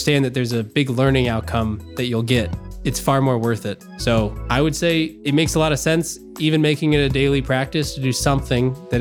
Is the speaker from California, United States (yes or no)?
no; Dublin, Ohio, United States; also born or lived in Centerville, United States; So I went to Columbus, Ohio. I grew up in Dublin, went to Dublin City Schools, and then I went to Ohio State.